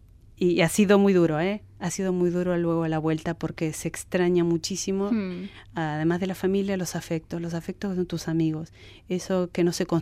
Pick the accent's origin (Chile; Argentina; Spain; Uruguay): Argentina; moved away; cuando he ido a Argentina sentía eso, bueno, añoro y soy argentina hasta la médula, pero también ahora tengo mi familia aquí hecha